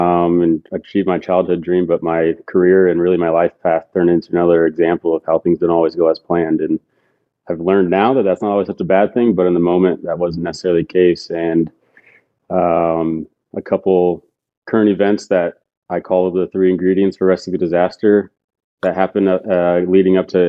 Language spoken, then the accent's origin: English; Las Vegas, Nevada, United States; But yeah, I guess the condensed version, I'm from Las Vegas. I grew up playing sports my whole life